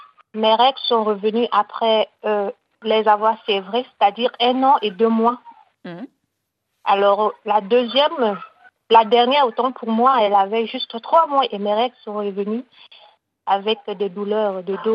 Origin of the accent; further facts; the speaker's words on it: Chad; car ici, chez nous, au Tchad, la plupart des femmes